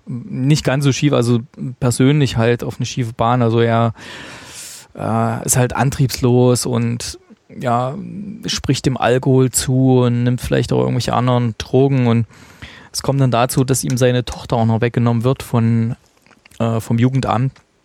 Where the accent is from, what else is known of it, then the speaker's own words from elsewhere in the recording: Thuringia, Germany; Also in meiner alten Heimat gab es auch hier irgendwie Antenne Thüringen.